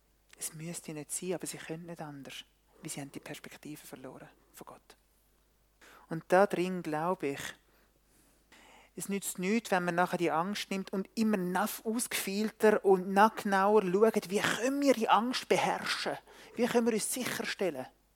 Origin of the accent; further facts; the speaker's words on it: Switzerland; die Kollektivpanik, die wir haben als Schweizer, als Europa, als gesamte Welt